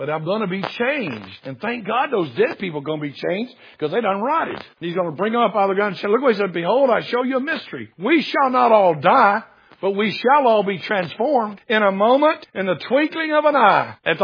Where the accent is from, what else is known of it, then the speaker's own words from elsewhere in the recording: Tennessee, United States; I'm from Tennessee. That's fine to say that.